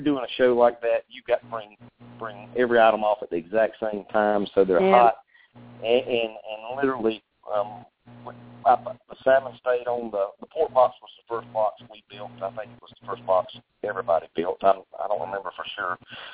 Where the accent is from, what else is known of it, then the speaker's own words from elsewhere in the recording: Georgia, United States; they make you say salmon because I'm from Georgia, so it's salmon.